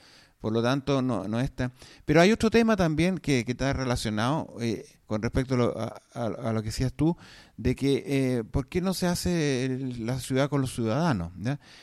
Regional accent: Valparaíso, Chile; nosotros, como ciudadanos porteños, ¿ya?

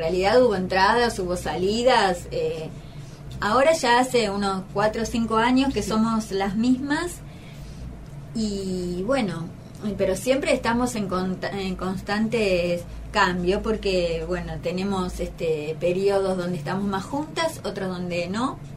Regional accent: Rosario, Santa Fe, Argentina; Nosotras somos de Rosario

